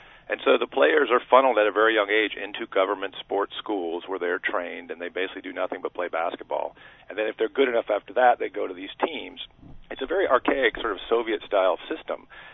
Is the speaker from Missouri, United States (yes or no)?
no; North Carolina, United States; I love sports, and I grew up in North Carolina, so I love basketball.